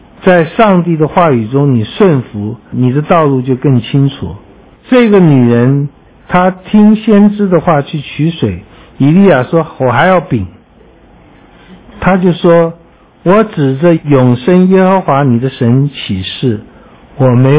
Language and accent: Chinese; Taiwan; 如果我们台湾人在这个妇人身边